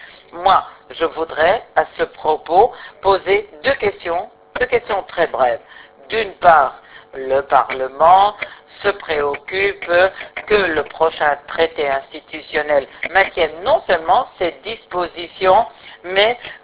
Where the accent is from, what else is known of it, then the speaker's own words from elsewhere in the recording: Scotland, United Kingdom; Oui, je viens du Royaume-Uni. Je viens d'Écosse, pour préciser.